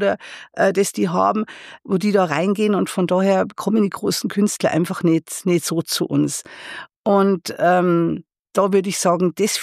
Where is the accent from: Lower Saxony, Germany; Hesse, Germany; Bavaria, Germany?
Bavaria, Germany; Bad Griesbach; now in Regensburg, Germany; Ich komme eigentlich aus Niederbayern, aus Bad Griesbach inzwischen. Damals war es noch ganz einfach, Griesbach im Rottal. Das ist auch schon zeitlang her, ne? Rund 62 Jahre. Ich bin einfach durch Studium nach Regensburg gekommen